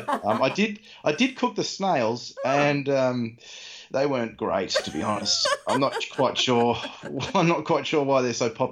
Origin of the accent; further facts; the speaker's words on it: Hobart, Tasmania, Australia; Certainly in growing up in Hobart, I never met a single author.